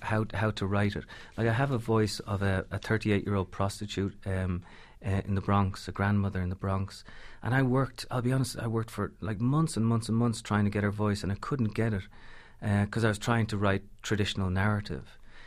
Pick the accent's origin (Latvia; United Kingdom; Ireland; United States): Ireland; I was really worried, to be honest, you know, being Irish